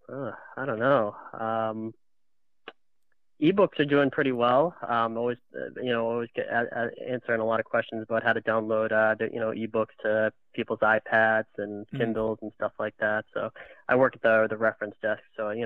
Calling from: Chelmsford, Massachusetts, United States; Chelmsford, Massachusetts.

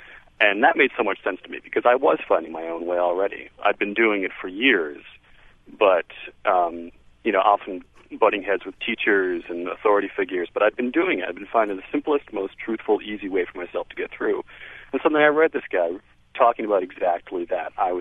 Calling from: Brookline, Massachusetts, United States; I'm actually calling from Brookline Booksmith in Brookline

